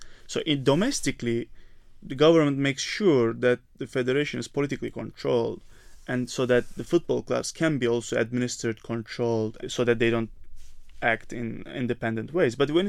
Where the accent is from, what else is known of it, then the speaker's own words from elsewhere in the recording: Bursa, Turkey; English is a second language; And this was played in Bursa, my hometown actually.